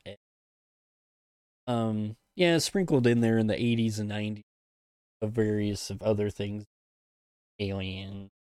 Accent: Cincinnati, Ohio, United States; Growing up in Cincinnati, my family often took trips to Loveland, Ohio, to appreciate the natural scenery, the bike trails, the rippling rivers and lakes.

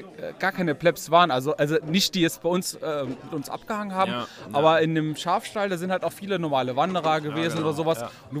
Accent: Trier, Rhineland-Palatinate, Germany; Bin ja selber aus Trier

